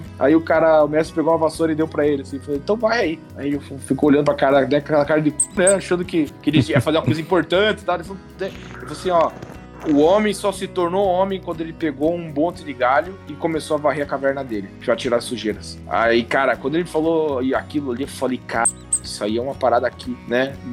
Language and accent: Portuguese; Curitiba, Paraná, Brazil; Eu morava em Campo Comprido, é um bairro bem de interior aqui de Curitiba, né? Curitiba já é interior, né? E o Campo Comprido era perto de uma colônia ucraniana